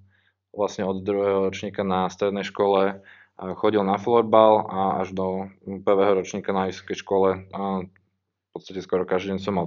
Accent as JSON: {"language": "Slovak", "town": "Bratislava", "region": "Bratislava Region", "country": "Slovakia", "said": "som z Bratislavy, aj som tu študoval na vysokej škole."}